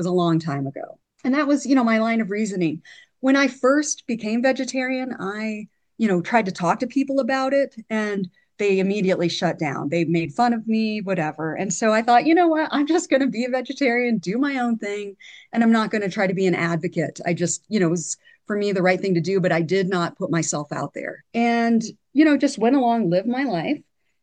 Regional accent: Ohio, United States; My story is I grew up in Amish country in rural Ohio. My dad worked in a factory. My mom was a homemaker.

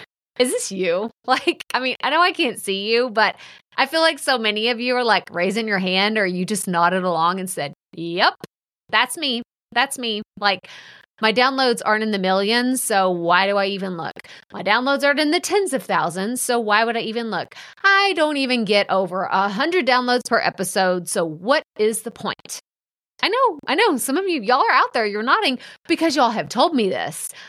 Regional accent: Texas, United States; accent: Texas; along with my funny Texas accent that everyone loves to remind me of.

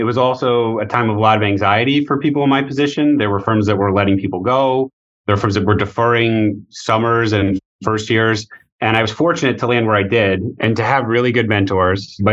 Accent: New York, United States; First and foremost, I grew up in New York. I'm a Long Islander, born there, raised there, went to school upstate for undergrad, and then law school at Fordham. I currently live on Long Island today

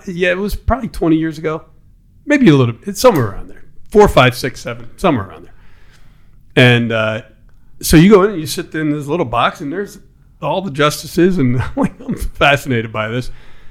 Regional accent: Harrisburg, Pennsylvania, United States; I grew up in Harrisburg on Zarker Street.

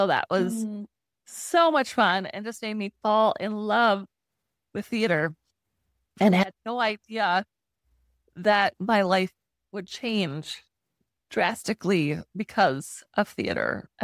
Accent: Ellsworth, Wisconsin, United States; I live in Ellsworth, Wisconsin. And I grew up here in Ellsworth and really was just a typical teenager and 16 years old.

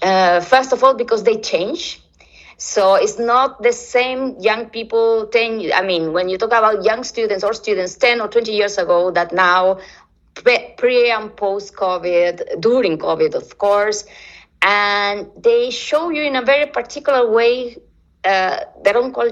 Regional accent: Argentina; now in Brazil; I am an Argentinian living in Brazil who studied in Brazil and Argentina, but has a kind of global experience.

